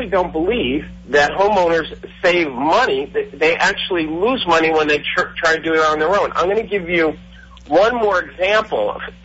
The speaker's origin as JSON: {"language": "English", "region": "New York", "country": "United States", "said": "because I like you, I'm a New Yorker"}